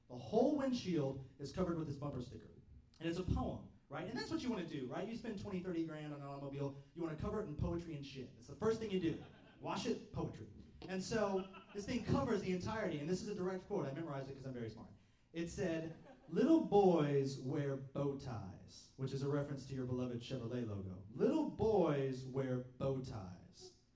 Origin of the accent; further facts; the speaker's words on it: the South, United States; But I love the South. I grew up in the South. I think it's an amazing part of the country.